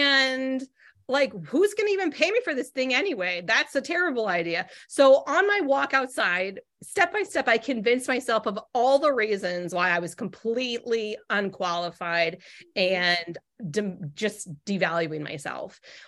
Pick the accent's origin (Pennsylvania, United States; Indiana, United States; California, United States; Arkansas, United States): California, United States; So when I grew up in Northern California, from the age of 2 to 12. So my formative years, I suppose, were, you know, in California.